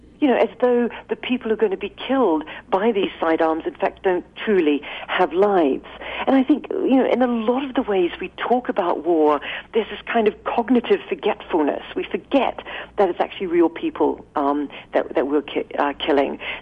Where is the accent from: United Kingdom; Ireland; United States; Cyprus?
United Kingdom; I'm speaking now as a British person